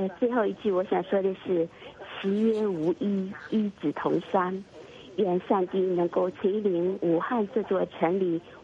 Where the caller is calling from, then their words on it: Germany; 我是来自德国的